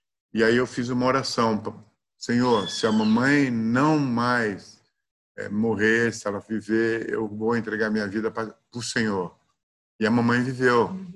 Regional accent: São Paulo, Brazil; eu sou de São Paulo, né?

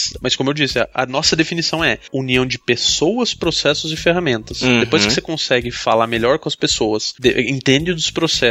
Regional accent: Curitiba, Paraná, Brazil; Sou de Curitiba também, como vocês, como alguns de vocês.

